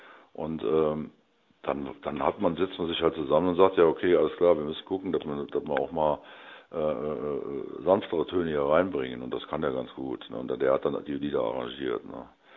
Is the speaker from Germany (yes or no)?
yes; Andernach, Rhineland-Palatinate, Germany; accent: Rhenish dialect; unterhalb ist Köln und ich komme aus Andernach, ist noch weiter unterhalb. Das heißt, ich bin Rheinländer und spreche auch rheinischen Dialekt.